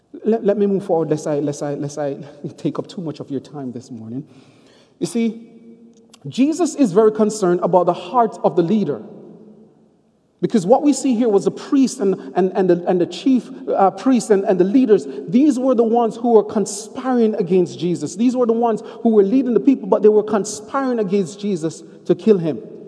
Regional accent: Jamaica; Many of you know that I'm from Jamaica, and one of the beauties about living in Jamaica is that you don't have toys the way Americans do.

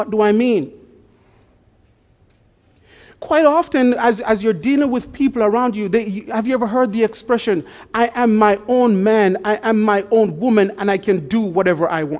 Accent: Jamaica; As many of you know, I grew up in Jamaica, and as a boy, we used to love playing in the summer.

